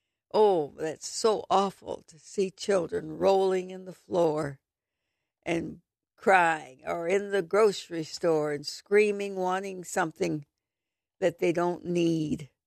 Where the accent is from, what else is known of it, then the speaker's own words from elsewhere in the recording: the South, United States; Maybe it's because I'm from the South, but oh my goodness.